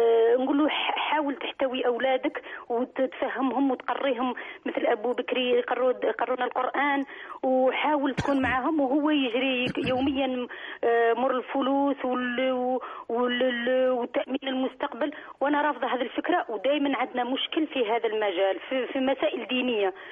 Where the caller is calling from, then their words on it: Belgium; أنا متصلة من بلجيكا